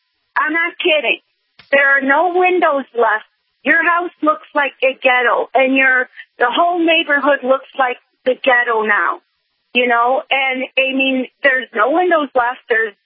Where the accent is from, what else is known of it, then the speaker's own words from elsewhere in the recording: St. Louis, Missouri, United States; I'm from the St. Louis area